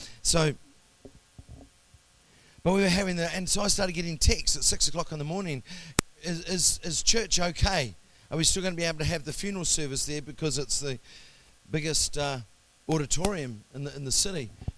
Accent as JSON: {"language": "English", "town": "Whakatane", "region": "Bay of Plenty", "country": "New Zealand", "tie": "born or raised there", "said": "when I was growing up in Whakatane"}